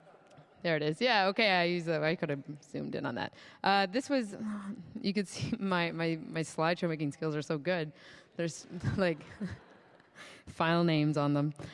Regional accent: Canada; I'm Canadian

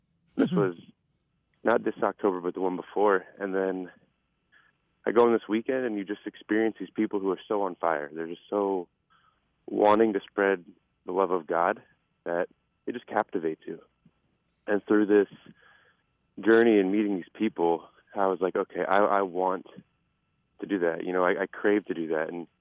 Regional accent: Washington, United States; and I'm from Washington State, so it's not as well known as in Minnesota

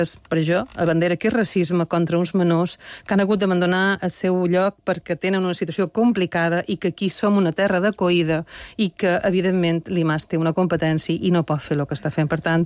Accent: Balearic Islands, Spain; com a mallorquina

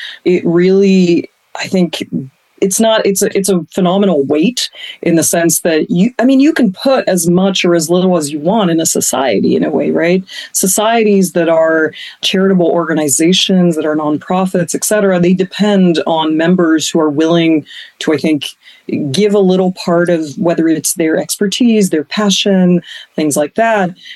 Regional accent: Paris, Île-de-France, France; I didn't grow up with telescopes, and I come from Paris, which is a cloudy place.

